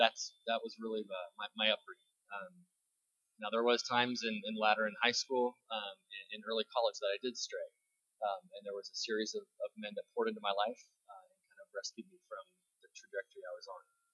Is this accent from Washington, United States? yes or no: yes; Bremerton, Washington, United States; I grew up in Bremerton, Washington, and nobody from my high school went to WASU.